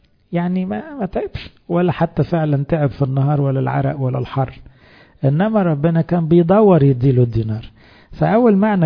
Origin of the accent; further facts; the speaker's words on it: Egypt; احنا كمصريين او امم يعني جات لنا الفرصة مع مجيء المسيح من اصحاب الساعة 11.